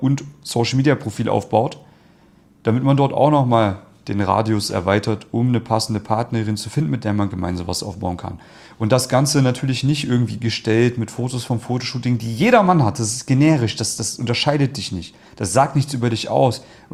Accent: East Germany, Germany; Ich komme ja ursprünglich aus dem Osten von Deutschland.

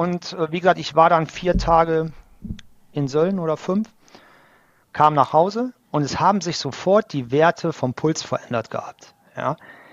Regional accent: Rhineland, Germany; als Rheinländer, ich meine, wir haben keine Pässe.

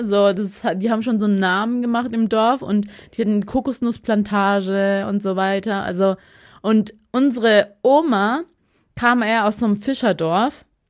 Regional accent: Visayas, Philippines; accent: Bisaya; first language Bisaya; German is a second language; Also unser Dialekt ist ja so ein bisschen so Bauerndialekt.

